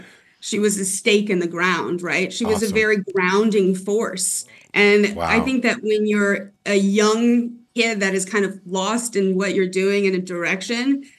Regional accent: Rockford, Illinois, United States; also born or lived in Wisconsin; I grew up in the Rockford area. I also grew up for a little while in Wisconsin.

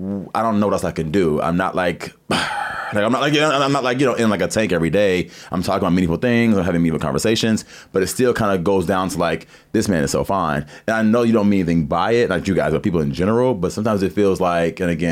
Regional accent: the South, United States; because I grew up in the South. I was darker skinned comparison to the people in my school system

